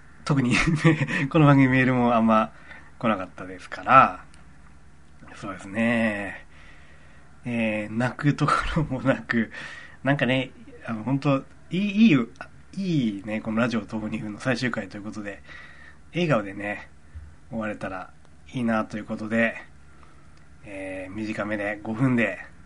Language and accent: Japanese; Iwate, Japan; あの時はまだ地元岩手にいたので、まあ最低でも8年前ですね。